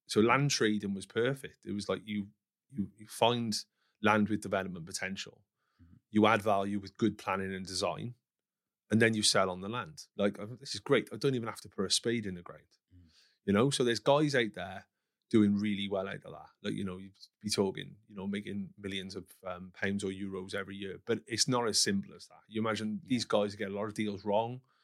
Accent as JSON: {"language": "English", "region": "Wales", "country": "United Kingdom", "also_born_or_lived": "Cheltenham / United States", "said": "I'm from Wales initially. I moved up to Cheltenham when I was in university. So I was there for like 4 or 5 years."}